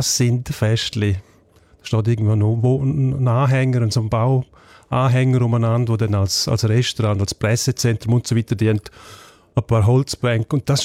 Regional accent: Graubünden, Switzerland; als Bündner

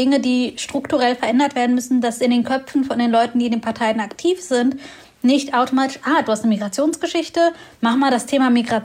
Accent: Göttingen, Lower Saxony, Germany; Ich bin ja aus Göttingen und das ist eine Studistadt mit sehr vielen jungen Menschen.

